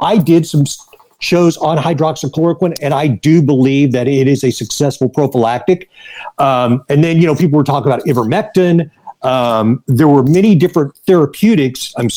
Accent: Texas, United States; Well, here's the – okay, so because I'm from Texas, for those who may have never heard me on Mario's show

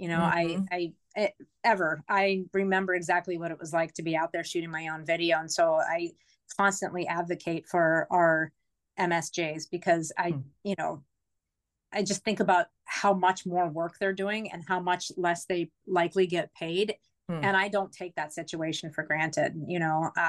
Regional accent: Youngstown, Ohio, United States; And growing up in Youngstown, you're either a Browns fan or a Steelers fan. And so I just grew up in a heavily football community.

